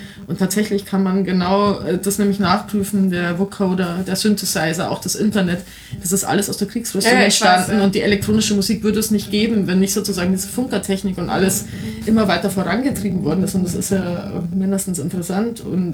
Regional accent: Bavaria, Germany; als Bayerin

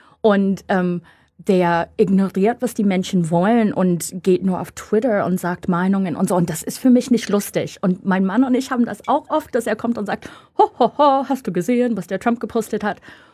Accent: United States; German is a second language; ja, das ist furchtbar, wir sind schlimm, aber ich schreibe Postkarten an Wähler in den USA

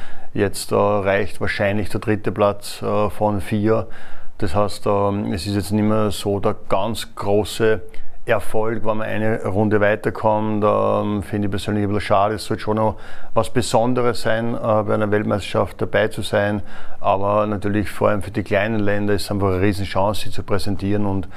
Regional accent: Austria

